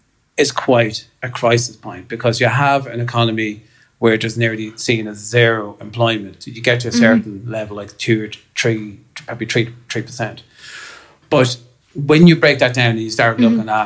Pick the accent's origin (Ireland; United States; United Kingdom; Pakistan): Ireland; Dublin, Leinster; I was brought up in Dublin and I was brought up in a time where travellers weren't welcomed